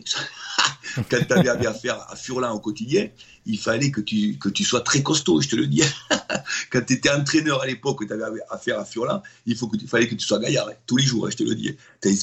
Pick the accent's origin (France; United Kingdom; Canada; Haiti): France; Sainte-Foy-la-Grande, Nouvelle-Aquitaine; born there; also born or lived in Bordeaux; Moi, je suis né dans un pays où on joue au rugby. Je suis né à Sainte-Foy-la-Grande où avant tout il y a du rugby.